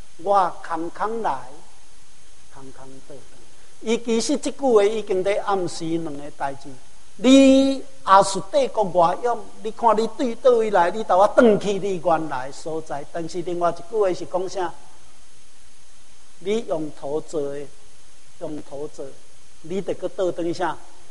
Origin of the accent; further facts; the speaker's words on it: Taiwan; 我们台湾人